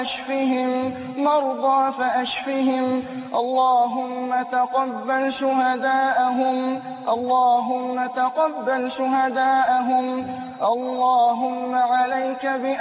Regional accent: Egypt; اللهم اجعل بلدنا مصر واحة للأمن والأمان

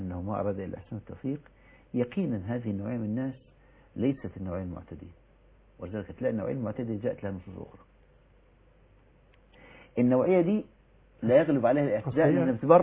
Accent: Egypt; زيارة زي ما تقول الصوفية عندنا في مصر.

